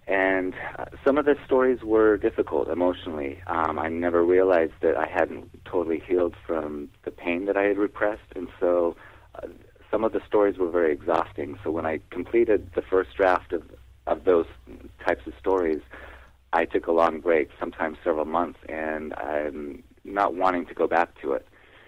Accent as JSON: {"language": "English", "region": "Idaho", "country": "United States", "tie": "born or raised there", "said": "So I grew up in Idaho, and my sister and brother-in-law owned some potato farms."}